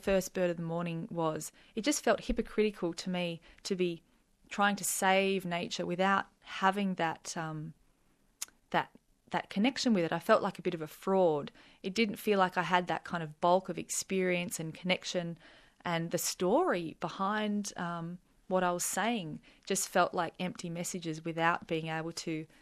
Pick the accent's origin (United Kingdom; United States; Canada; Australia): United Kingdom; Newcastle; a couple were friends from my hometown, Newcastle